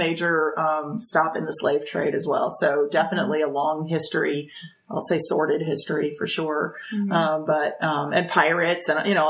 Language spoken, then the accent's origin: English; North Carolina, United States; to me, growing up in North Carolina, fish fry is out of the back of the church